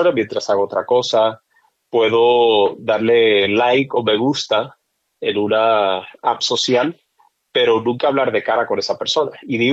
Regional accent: Mexico; now in Puerto Rico; antes yo decía que era mexicano, pero ahora pues mi esposa es de Puerto Rico, mis hijos son de Puerto Rico. Amo Puerto Rico como amo México, igual, o sea, tengo familiares y todo en Estados Unidos

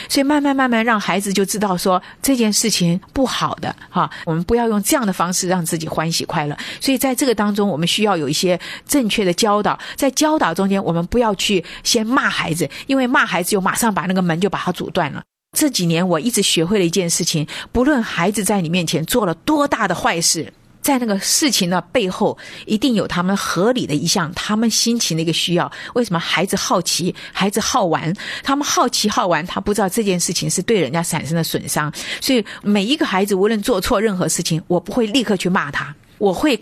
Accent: China; 是的，我们中国人也说行行出状元

